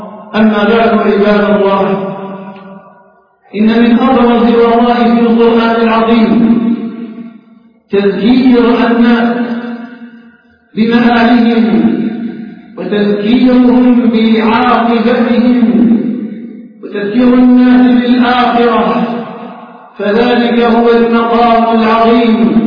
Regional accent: Algeria; اللهم اجعل بلدنا الجزائر آمنا مطمئنا وسائر بلاد

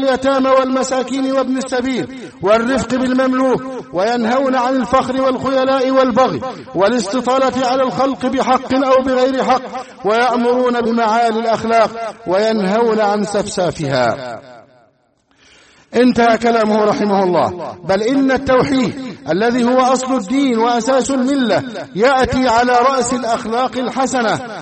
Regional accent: Egypt; اللهم احفظ بلدنا مصر من كل شر وسوء

